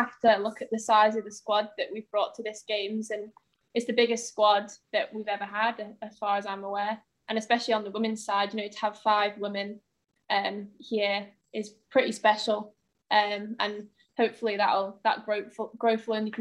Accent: Isle of Man; we're all from the Isle of Man

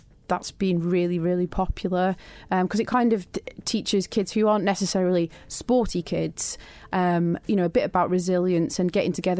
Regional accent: Isle of Man; hello, we're from the Isle of Man and we're a great skateboarding community.

